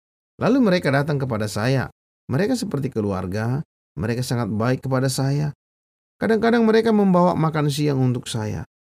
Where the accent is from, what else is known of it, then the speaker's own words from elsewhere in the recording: Iran; Saya dilahirkan di Iran tahun 1975.